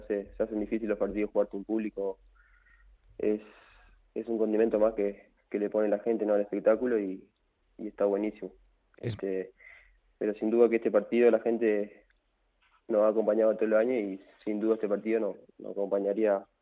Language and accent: Spanish; Salto, Uruguay; born there; Sí, nací en Salto, a 7 kilómetros del centro, digamos, Salto